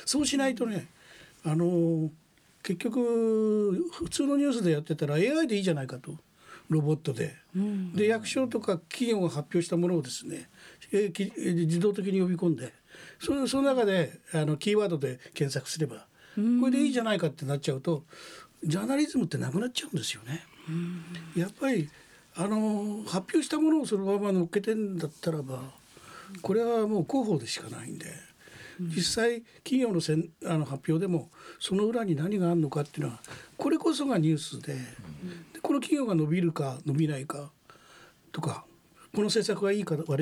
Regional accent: Kawagoe, Saitama, Japan; それは川越で生まれ育ったやつは全然知ってますね

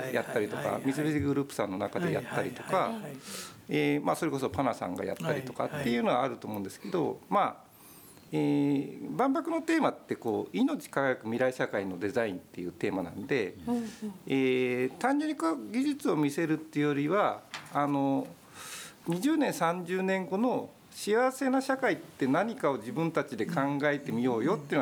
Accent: Tokyo, Japan; 時々だから京都行ったりはしますけど、基本は東京なんだけど

